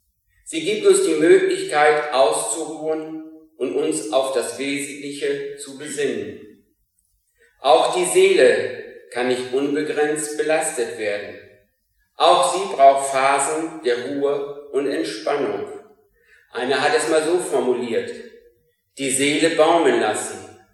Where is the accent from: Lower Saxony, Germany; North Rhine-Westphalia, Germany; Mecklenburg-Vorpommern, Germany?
Lower Saxony, Germany; Filsum; born there; now in Hesel, Germany; ich wohne seit ein paar Monaten hier in Hesel. Gebürtig bin ich aus Filsum.